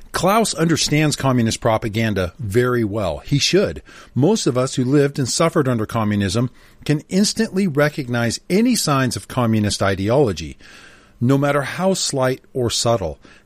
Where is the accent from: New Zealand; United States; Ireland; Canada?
Canada; So try to imagine how I feel now as a Canadian when I see the same tactics and hear the same phrases I saw and heard for years under communism, only this time in English.